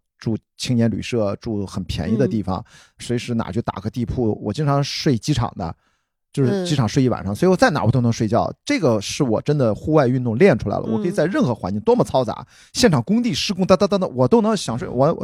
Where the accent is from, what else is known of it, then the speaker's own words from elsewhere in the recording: Qingdao, Shandong, China; 你像我们山东人，我在青岛长大，从小就有生吃大葱、生吃蒜头的习惯